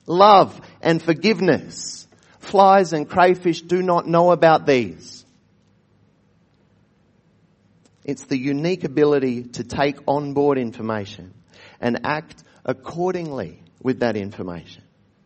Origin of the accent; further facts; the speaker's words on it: Australia; my own heritage as a Baptist, as an Australian